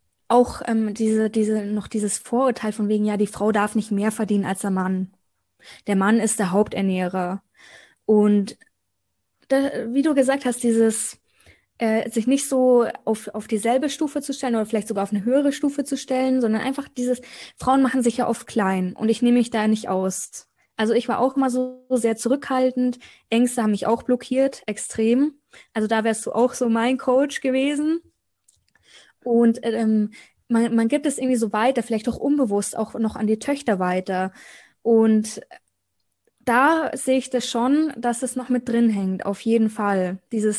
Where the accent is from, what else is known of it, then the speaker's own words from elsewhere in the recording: Munich, Bavaria, Germany; Also, ich komme aus München. Ist heute mein erster Podcast.